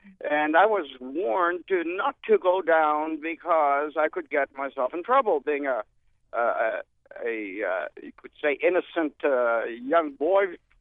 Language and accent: English; New Hampshire, United States; Well, at the time, I'm from New Hampshire. I was doing some graduate study in Ottawa, Canada.